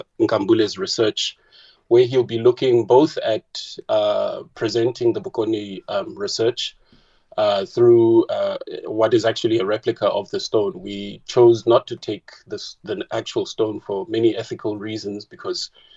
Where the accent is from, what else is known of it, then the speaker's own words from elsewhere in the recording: Kuruman, Northern Cape, South Africa; indigenous knowledge systems from my hometown in Kuruman.